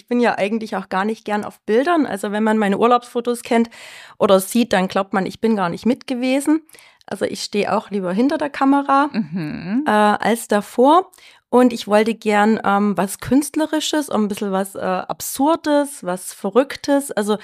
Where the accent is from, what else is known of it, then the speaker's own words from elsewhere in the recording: East Germany, Germany; DDR. Im tiefsten Osten